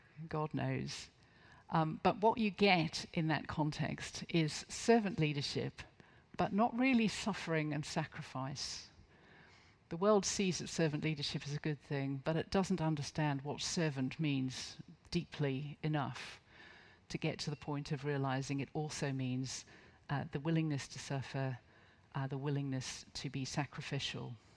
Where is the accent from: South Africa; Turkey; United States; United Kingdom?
United Kingdom; North East England; I'm from the Northeast. This is close to our hearts.